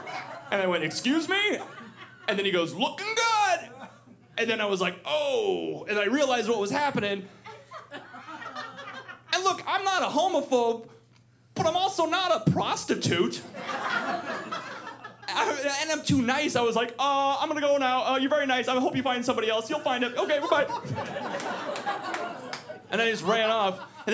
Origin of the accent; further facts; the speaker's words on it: Iowa, United States; now in Los Angeles, United States; I grew up born and raised in Iowa until I was 23, and then this was my brilliant idea. I decided I was gonna move by myself to Los Angeles without a job, savings, or a plan.